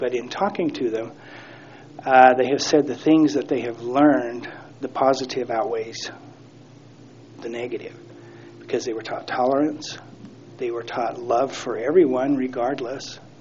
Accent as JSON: {"language": "English", "region": "Idaho", "country": "United States", "tie": "born or raised there", "also_born_or_lived": "Utah", "said": "I was born in Idaho, and then we bounced back and forth between Utah and Idaho as I was growing up. My dad had a little gypsy blood in him."}